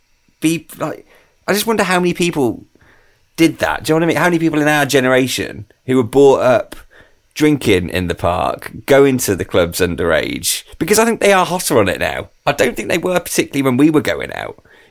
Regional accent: Midlands, United Kingdom; I'm from the Midlands.

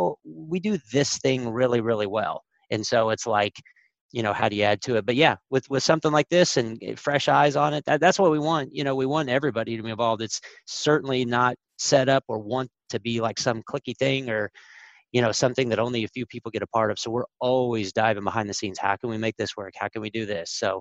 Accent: Kansas City, Missouri, United States; he has an offer and it's my hometown, Kansas City Royals. My family's from there, whatever.

